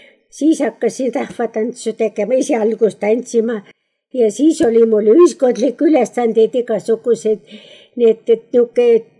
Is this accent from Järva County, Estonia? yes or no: yes; Vetuga, Järva County, Estonia; Minu sünnikoht on, kuda ma nüüd ütlen praegu, need Osnaeliku vald ja Vetuga küla. See on seal Viisu lähedal või Viisu juures. Seal elasime, seal olen mina sündinud.